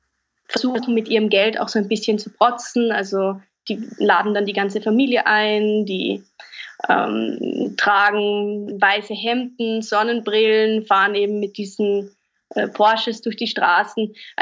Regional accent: Carinthia, Austria; ich bin gerade in Kärnten in meiner Heimat unterwegs für eine Geschichte über künstliche Almdörfer.

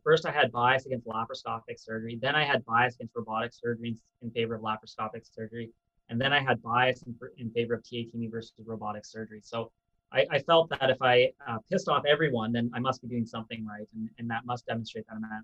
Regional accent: London, Ontario, Canada; I grew up in London, Ontario. I went to undergrad in medical school there, as well as the general surgery training in London.

